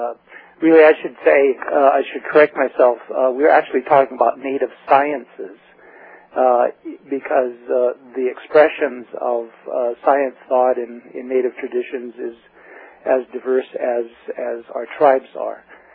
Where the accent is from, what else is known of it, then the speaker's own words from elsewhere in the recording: Santa Clara Pueblo, New Mexico, United States; I'm from Santa Clara Pueblo, New Mexico, which is one of six Tewa-speaking Pueblos north of Santa Fe, who live north of Santa Fe, and pretty much have been a lifelong resident of New Mexico.